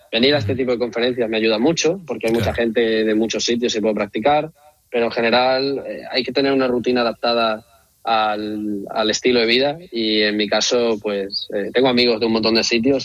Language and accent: Spanish; Extremadura, Spain; especialmente de mi tierra, obviamente, del buen jamón que tenemos, del buen aceite de oliva